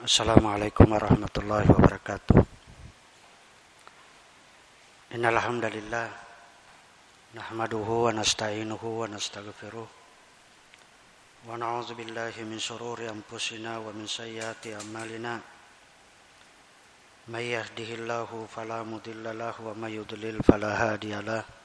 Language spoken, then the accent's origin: Indonesian; Papua, Indonesia; also born or lived in Makassar / East Kalimantan; Kalau sekarang berubah jadi Makassar. Itu lahir saya, tapi besarnya bukan di Sulawesi, pindah-pindah. Jadi saya pernah pindah di Kalimantan Timur, pernah di terakhir di Papua. Jadi saya SMP SMA itu di Papua, di Sorong, kemudian Tembagapura karena bapak ibu saya di sana.